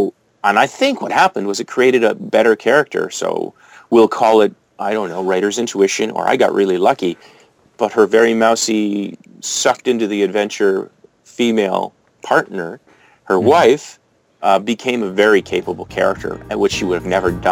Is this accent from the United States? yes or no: no; Canada; since I'm Canadian, he got out of that mess.